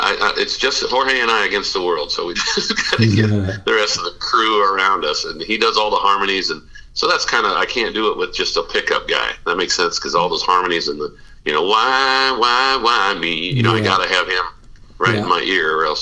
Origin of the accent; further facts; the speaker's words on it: Fargo, North Dakota, United States; That's a great question, because I am from Fargo, North Dakota, the home of the blues.